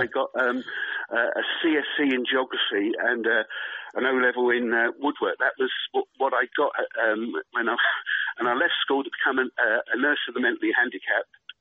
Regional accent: Upminster, London, United Kingdom; born there; I was born in Upminster. My dad was from Forest Gate, just around the corner from the old Spotted Dog

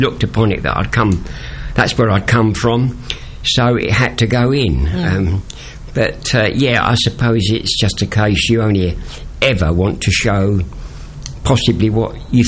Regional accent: London, United Kingdom; born there; My love really has always been where I live, and I call it East Anglia, although I was born in London.

